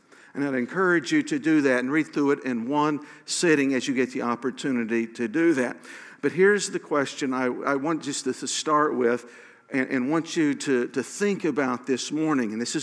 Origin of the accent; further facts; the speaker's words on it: Oklahoma, United States; Now, we live in Oklahoma. I grew up here in Oklahoma. I've lived just about all of my life here in Oklahoma.